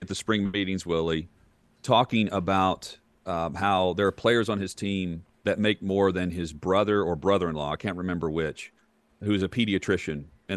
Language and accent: English; Tennessee, United States; But right now in the state of Tennessee, the local barbecue joint in my hometown can have something going with the quarterback for my hometown.